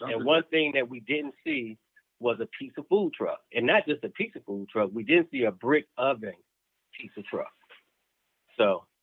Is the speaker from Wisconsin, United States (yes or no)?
no; Atlanta, Georgia, United States; So, just like my bio said, I'm from Atlanta, grew up, went to school here, loved math so much that I went to Tuskegee and I majored in mathematics.